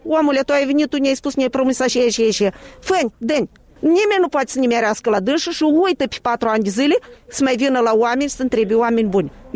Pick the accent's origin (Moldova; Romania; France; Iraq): Moldova; noi suntem moldoveni din talpă